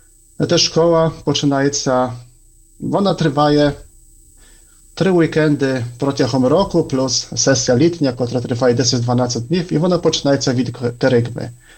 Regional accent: Poland; born there; first language Polish; Ukrainian is a second language; народився в Польщі

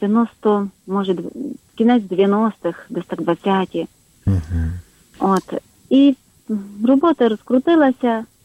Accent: Rozvoriany, Lviv Oblast, Ukraine; Це є містечко Глиняне на Львівщині. І родом я із Розворян. Це сусіднє село.

